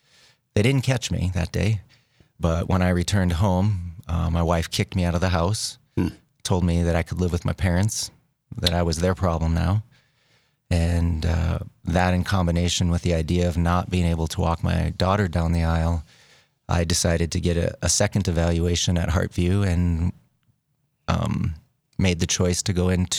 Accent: Bismarck, North Dakota, United States; And I've grown up here in Bismarck most of my life. Growing up in Bismarck, I attended Catholic schools.

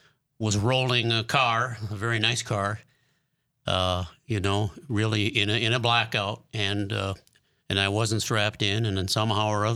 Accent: Milwaukee, Wisconsin, United States; I'm from Milwaukee

